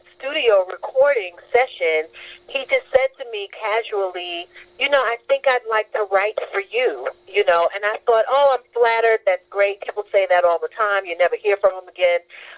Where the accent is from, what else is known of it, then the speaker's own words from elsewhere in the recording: Brooklyn, New York, United States; I loved growing up in Brooklyn. I loved it, and I still love Brooklyn very, very much.